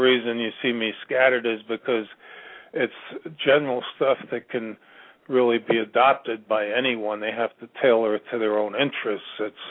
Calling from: Virginia, United States; I'm calling from Virginia.

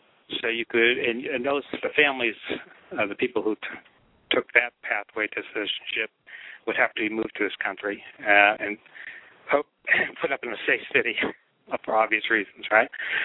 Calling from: Palm Harbor, Florida, United States; I'm calling from Palm Harbor, Florida.

